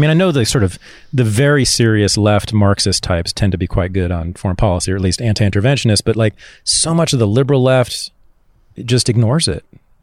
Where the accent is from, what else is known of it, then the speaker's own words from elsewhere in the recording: Berkeley, California, United States; now in Los Angeles, United States; One is that we're both from the Bay Area. You from sort of the greater Bay Area. I'm from Berkeley, the real deal.